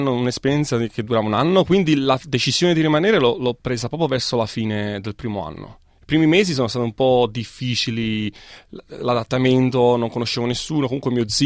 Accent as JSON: {"language": "Italian", "town": "Itri", "region": "Lazio", "country": "Italy", "tie": "born or raised there", "also_born_or_lived": "Gaeta", "said": "Nato a Gaeta, nel Basso Lazio, e cresciuto in un paesino che si chiama Itri, molto vicino."}